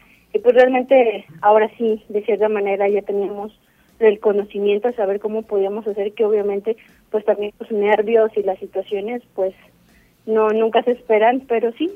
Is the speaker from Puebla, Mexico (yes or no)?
no; State of Mexico, Mexico; La verdad, aquí yo soy del Estado de México